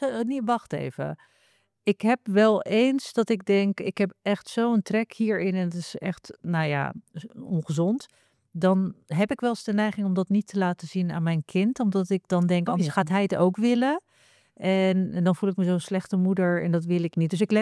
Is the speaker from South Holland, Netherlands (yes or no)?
yes; Rozenburg, South Holland, Netherlands; Ja, en er waren baby's in Rozenburg, waar ik ben opgegroeid, waarover werd gezegd, Rotterdam ook, onderdeel van Rotterdam.